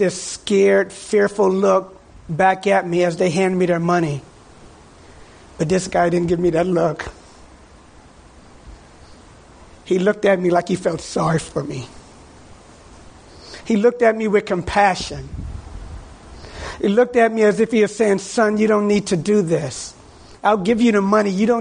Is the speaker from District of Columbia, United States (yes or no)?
yes; Washington, District of Columbia, United States; I was taught in the neighborhood that I grew up in Washington, D.C., was you're not supposed to let people know you.